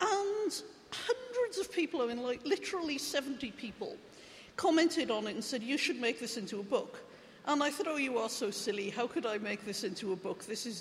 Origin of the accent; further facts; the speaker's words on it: Wales, United Kingdom; So I would get preconceptions about being Welsh in Canada and particularly in the US. And so I wanted to write about the part of Wales that I came from